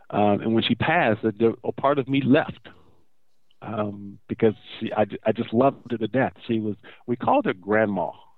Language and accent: English; Corpus Christi, Texas, United States; I'm from Corpus Christi, Texas